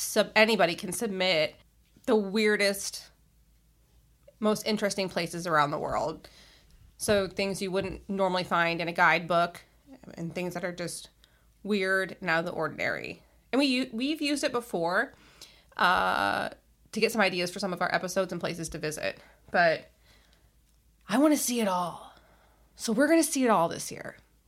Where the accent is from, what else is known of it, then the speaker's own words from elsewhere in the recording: Ohio, United States; to visit all 220 Atlas Obscura sites in my home state of Ohio.